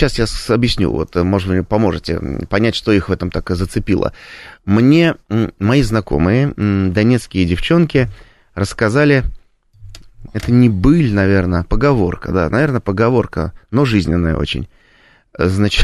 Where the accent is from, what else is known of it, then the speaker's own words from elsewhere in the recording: Saint Petersburg, Russia; потому что сам я ленинградец, петербуржец